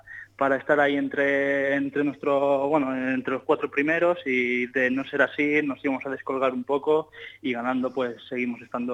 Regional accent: Barcelona, Catalonia, Spain; Yo además es que soy de allí, de Barcelona

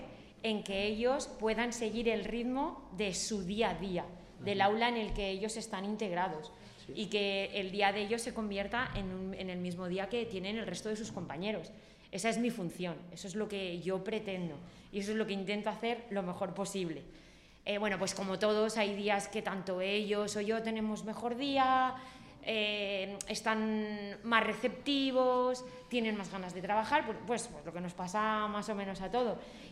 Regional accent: Monóvar, Valencian Community, Spain; yo soy de Monóvar, un poquito más lejos que José Ángel. Vengo todos los días, yo tardo unos 40 minutos más o menos en coche en llegar todos los días.

